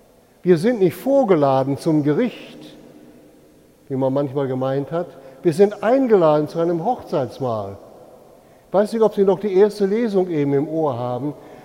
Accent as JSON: {"language": "German", "region": "North Rhine-Westphalia", "country": "Germany", "tie": "born or raised there", "said": "zu meiner Kinderzeit gab es bei uns im Münsterland einen Brauch"}